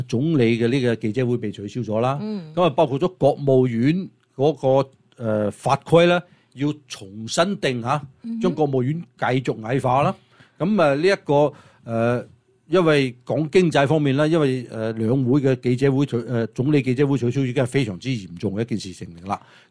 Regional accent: China; 这新三害呢是害死我们中国，也都害死我们中国人的

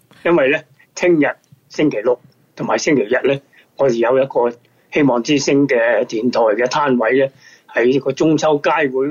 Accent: Hong Kong; 我系香港人

